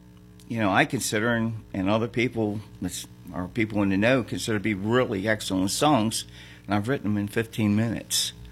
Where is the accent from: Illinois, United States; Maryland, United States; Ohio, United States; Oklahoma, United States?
Maryland, United States; Baltimore; also born or lived in Mount Pleasant; It's a town that you may never have heard of. It's called Baltimore, Maryland.